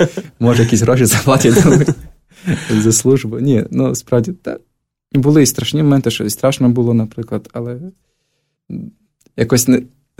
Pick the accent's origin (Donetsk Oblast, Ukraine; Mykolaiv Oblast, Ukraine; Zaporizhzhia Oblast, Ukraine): Zaporizhzhia Oblast, Ukraine; Melitopol; я є громадян, я є родом з Мелітополя, я маю прописку